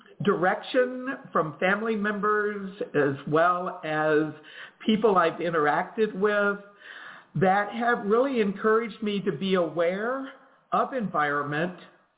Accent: Virginia, United States; I grew up in Northern Virginia in the Washington, D.C. metropolitan area.

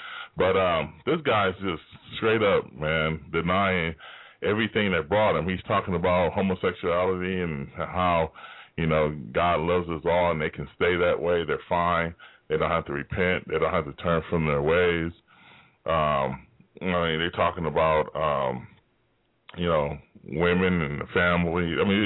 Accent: United States; But I'm a American citizen.

